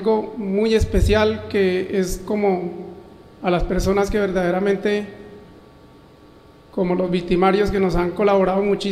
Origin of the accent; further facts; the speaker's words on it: Sácama, Casanare, Colombia; vengo desde el municipio de Sácama, departamento del Casanare